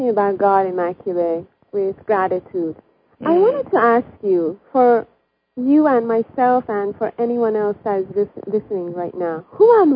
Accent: Iran; I'm originally from Iran.

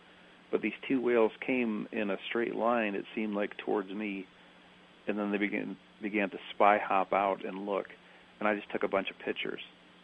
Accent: Ohio, United States; because I grew up in Ohio, near Cleveland, as a matter of fact, right within a half a mile with Lake Erie

